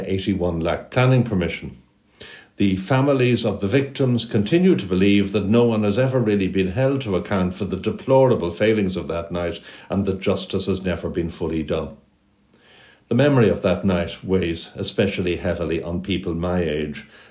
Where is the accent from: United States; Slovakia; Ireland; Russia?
Ireland; Dublin, Leinster; When I was growing up in Dublin